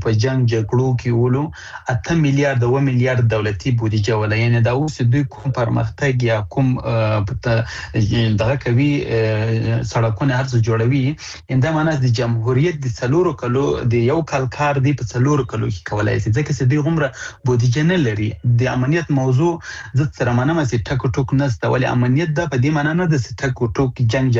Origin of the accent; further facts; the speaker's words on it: Afghanistan; زه د افغانستان دی یو بچی په صفت باندې د دې وطن دی یو زوی په صفت باندې